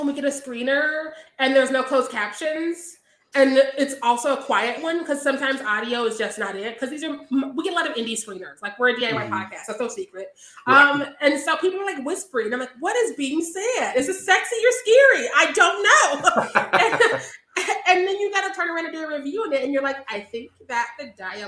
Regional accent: United States; I just know another language because I'm from America and was homeschooled by bumpkins, so I only speak the one language.

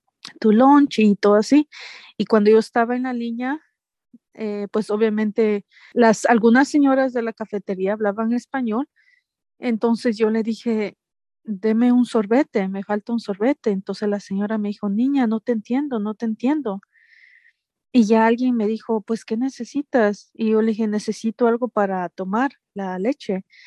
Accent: Quito, Pichincha, Ecuador; Soy de Quito, de la capital, Quito, Ecuador.

